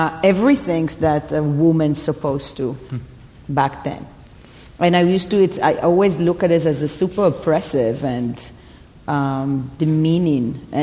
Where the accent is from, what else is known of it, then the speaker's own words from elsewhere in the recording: Israel; My I grew up in actually in Nebrak, very close to Tel Aviv